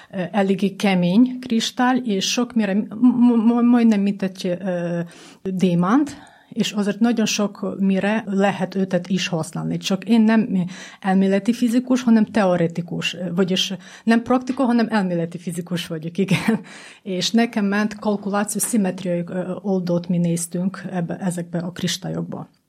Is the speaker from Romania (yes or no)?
no; Zakarpattia Oblast, Ukraine; now in Hungary; hogy mi Kárpátaljából jöttünk, Ukrajnából jöttünk